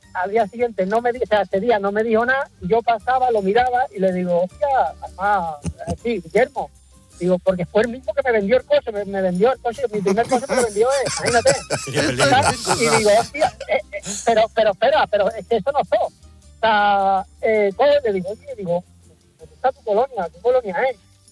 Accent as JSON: {"language": "Spanish", "town": "Cádiz", "region": "Andalusia", "country": "Spain", "moved": "as an adult", "lives_now": "Tarragona, Spain", "said": "hace 20 años... yo soy de Cádiz, ¿no? Y me vine a Tarragona a vivir."}